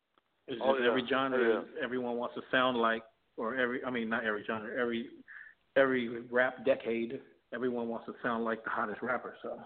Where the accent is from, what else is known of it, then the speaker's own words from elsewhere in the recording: California, United States; I'm from the Central Valley, but the Bay is our cousin. So we're still, you know, they're just an hour away.